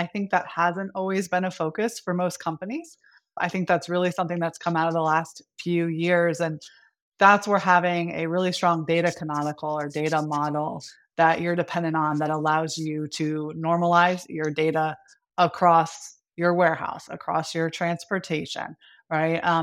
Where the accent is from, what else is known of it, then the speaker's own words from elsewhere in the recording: Orlando, Florida, United States; I grew up in Orlando, Florida. So I'm a Floridian.